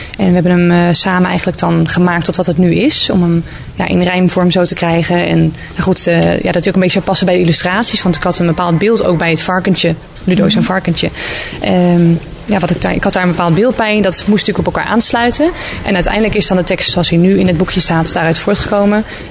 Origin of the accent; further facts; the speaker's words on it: Schiedam, South Holland, Netherlands; also born or lived in Rotterdam; now in Kapelle, Netherlands; Ik kom oorspronkelijk uit Schiedam. Heb daarna een tijdje in Rotterdam gewoond, Rotterdam-Blijdorp. En dan nu sinds kort dan in Kapelle.